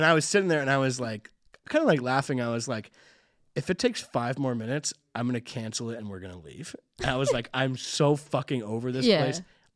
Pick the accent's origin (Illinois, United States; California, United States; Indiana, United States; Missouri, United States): California, United States; Bakersfield; But like, I'm from Bakersfield.